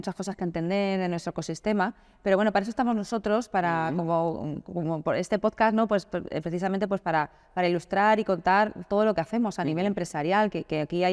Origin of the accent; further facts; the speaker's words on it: Madrid, Community of Madrid, Spain; now in Málaga, Spain; yo soy de Madrid, ¿vale? Sí. Pero llevo 20 años viviendo en Málaga.